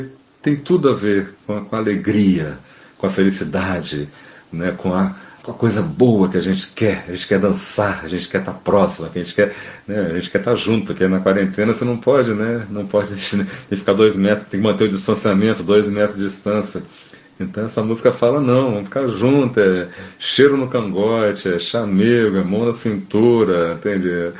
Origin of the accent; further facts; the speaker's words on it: Rio de Janeiro, Brazil; E eu não sou nordestino, eu sou do interior do estado do Rio, a minha influência é muito mais de Minas do que qualquer outra coisa, né?